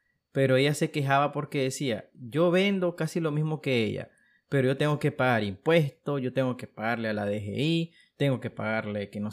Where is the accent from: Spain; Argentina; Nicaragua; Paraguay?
Nicaragua; vos como nicaragüense podías abrir tu cuenta en PayPal. Creo que para 2013 o 14 entró PlayStation Plus, la PlayStation Store a Nicaragua. O sea, quiere decir que en ese aspecto ya no hemos estado modernizando